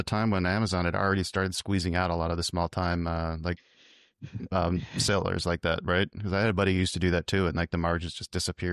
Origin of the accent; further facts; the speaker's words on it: Arizona, United States; I think I spent a bunch of time learning German when I should have learned Spanish because I grew up in Arizona, but I wanted to be different.